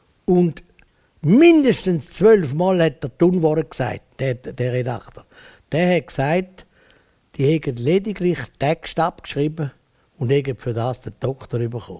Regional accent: Switzerland; Ich bin immer zurückhaltend. Wir sind Schweizer Politiker.

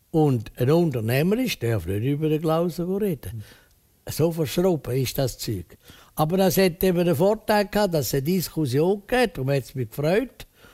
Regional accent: Bern, Switzerland; ich bin ja Berner von Haus auf, ich bin ja Bürger von Schattenhalb, oder?

